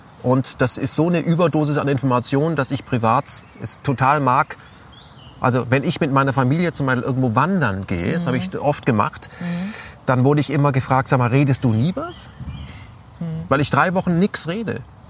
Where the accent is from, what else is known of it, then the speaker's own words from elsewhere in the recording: Germany; ich bin in Deutschland groß geworden